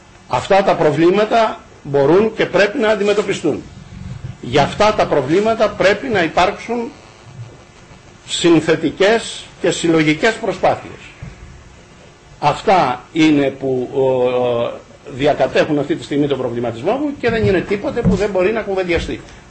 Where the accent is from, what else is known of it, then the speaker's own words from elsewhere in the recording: Krestena, Western Greece, Greece; Από το χωριό μου, από την Κρέστενα της Ολυμπίας.